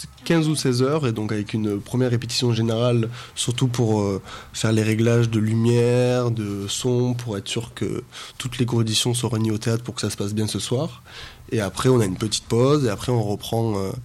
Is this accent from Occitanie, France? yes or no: yes; Occitanie, France; Oui, donc moi, je viens du Gers, donc qui est une terre de cirque, avec le pôle national Circa à l'endroit où j'ai grandi.